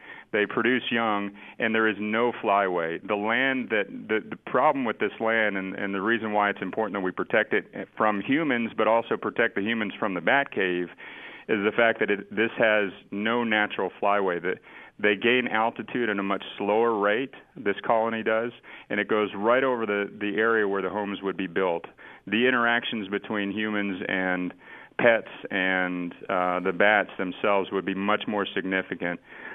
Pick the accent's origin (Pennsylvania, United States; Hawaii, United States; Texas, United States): Texas, United States; Austin; and I grew up in Austin. I used to go out to watch them all the time.